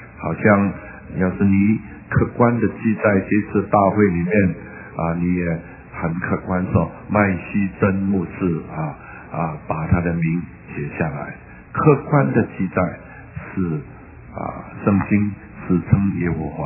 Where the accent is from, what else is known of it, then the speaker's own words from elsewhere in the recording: China; 但是当称呼他的时候，好像我们中国人 就不称呼父亲的名字，叫他做父亲一样。